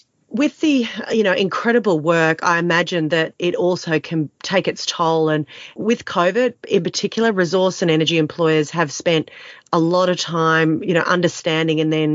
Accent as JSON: {"language": "English", "country": "Australia", "said": "Feel as an Australian that when things happen like the bushfires, Australians are so generous"}